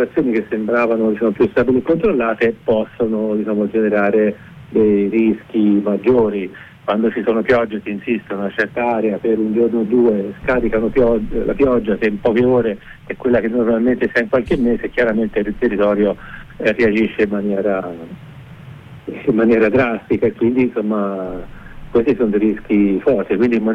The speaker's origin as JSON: {"language": "Italian", "town": "Pisa", "region": "Tuscany", "country": "Italy", "moved": "yes", "said": "Sì, sono da Pisa."}